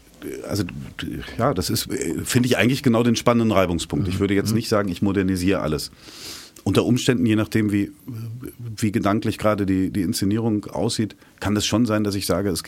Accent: Germany; da haben wir vielleicht sogar den Vorteil als Deutsche

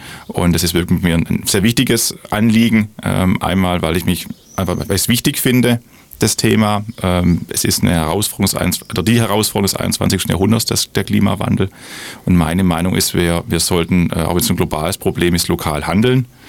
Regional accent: Baden-Württemberg, Germany; also ich komme ja aus der Region, bin ja im Landkreis auch aufgewachsen, schätze Schwäbisch Hall schon lange

